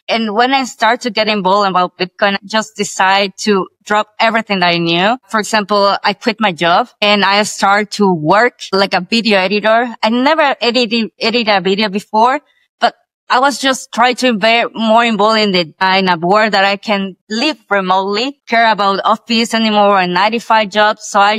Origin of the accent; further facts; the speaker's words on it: El Salvador; I'm from El Salvador, one of the tiniest countries in the whole world.